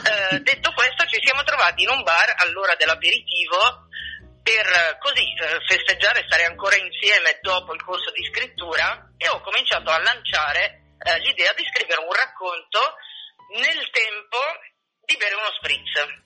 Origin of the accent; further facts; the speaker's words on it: Padua, Veneto, Italy; Or dunque, io sono padovana